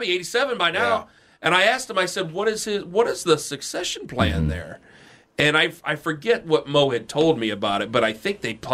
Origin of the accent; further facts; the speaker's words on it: Perry Township, Ohio, United States; I'm from Perry Township.